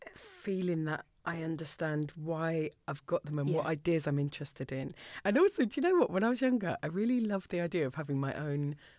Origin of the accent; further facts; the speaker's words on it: Orpington, London, United Kingdom; I grew up in Orpington, which at the time I felt like there wasn't that much cultural stuff near me.